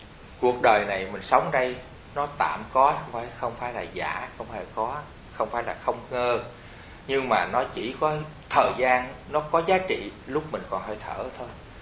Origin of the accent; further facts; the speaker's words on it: Southern Vietnam, Vietnam; Nếu chúng tôi tu mà gọi là tiếng miền Nam, chúng tôi người miền Nam